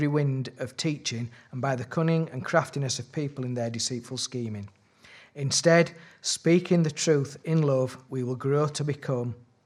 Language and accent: English; England, United Kingdom; Say, oh, we're from England.